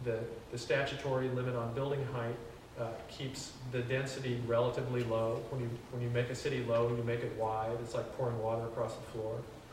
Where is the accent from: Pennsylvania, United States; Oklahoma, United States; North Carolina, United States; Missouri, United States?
Missouri, United States; Kansas City; I grew up in Kansas City